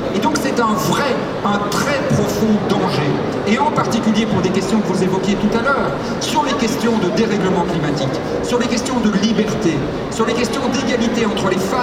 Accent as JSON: {"language": "French", "country": "Belgium", "said": "Et même chez nous, en Belgique, en Flandre"}